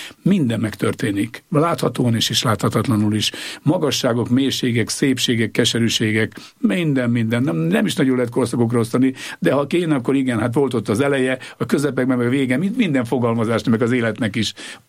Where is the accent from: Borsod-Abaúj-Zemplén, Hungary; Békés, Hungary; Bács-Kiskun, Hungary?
Borsod-Abaúj-Zemplén, Hungary; born there; Az pontosan azt jelenti, hogy születtem a Lenin-Kosztát művek lábánál 100 méterre a gyártól.